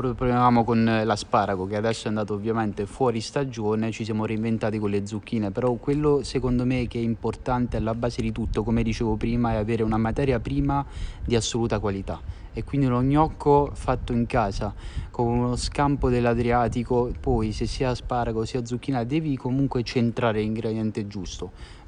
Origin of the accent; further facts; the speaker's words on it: Abruzzo, Italy; che è un presidio slow food giù da noi in Abruzzo